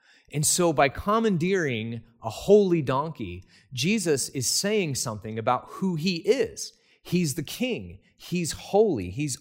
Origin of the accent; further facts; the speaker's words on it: East Coast, United States; born there; now in Kitsap County, United States; Now, I was born on the East Coast. I've moved around a lot. I've lived in a lot of different places. But now I've lived in Kitsap County, Washington for almost as long as all of the other places in my life combined.